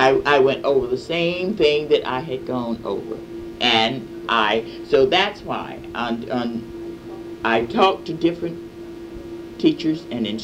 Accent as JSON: {"language": "English", "region": "the South", "country": "United States", "said": "But at that time, I was newly from the South, and it was a little strange to me, because I had been used to going to schools for all black"}